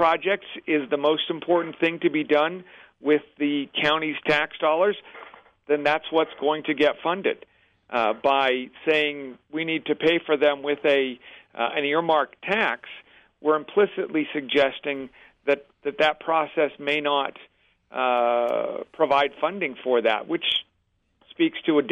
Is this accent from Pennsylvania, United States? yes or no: yes; Pennsylvania, United States; I recall growing up in Pennsylvania, we would go down to Maryland to buy clothes